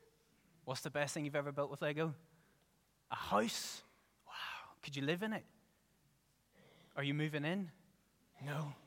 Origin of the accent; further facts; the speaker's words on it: Ballymena, Northern Ireland, United Kingdom; now in Belfast, United Kingdom; I'm from Ballymena, but I'm currently exiled in Belfast, where the sun doesn't shine so sweetly